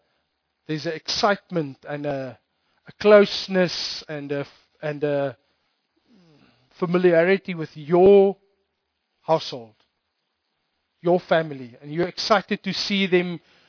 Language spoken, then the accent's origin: English; Namibia; I grew up in Namibia, so I'm very familiar with Swakopmund.